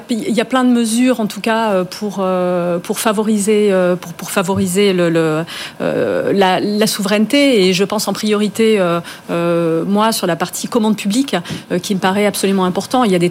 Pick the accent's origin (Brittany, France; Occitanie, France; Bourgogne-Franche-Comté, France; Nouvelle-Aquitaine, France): Brittany, France; Moi, je suis bretonne pure souche.